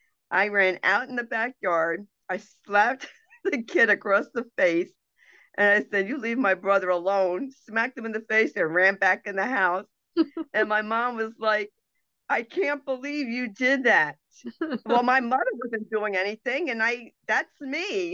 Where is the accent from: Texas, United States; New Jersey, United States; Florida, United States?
New Jersey, United States; Yes, I'm from New Jersey, as you can tell by my accent.